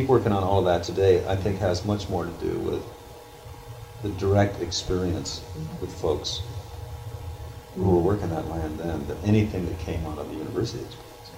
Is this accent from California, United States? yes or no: yes; California, United States; Growing up in Southern California, everything is 2, 3, 4 hours away.